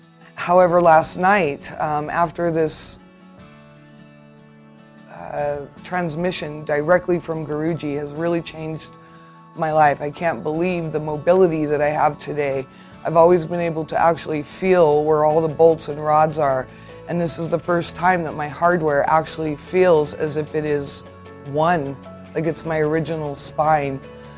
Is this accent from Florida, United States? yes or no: no; Durango, Colorado, United States; I'm from Durango, Colorado.